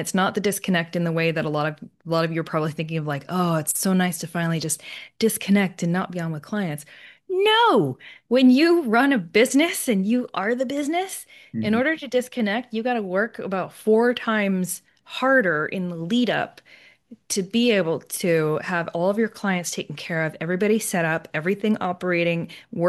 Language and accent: English; Canada; I'm kilometers because I'm Canadian.